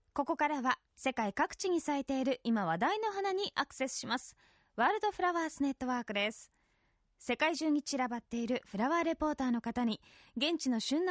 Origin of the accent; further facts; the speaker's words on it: Akita, Japan; 本当に私の地元で言いますと秋田で稲庭うどんを作ってるのと同じような